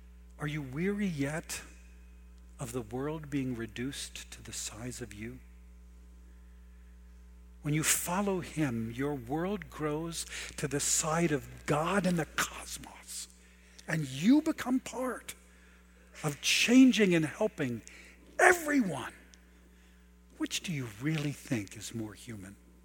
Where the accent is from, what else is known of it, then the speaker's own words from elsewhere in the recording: Philadelphia, Pennsylvania, United States; I'm from Philadelphia, where it was first identified in the Bellevue Stratford Hotel.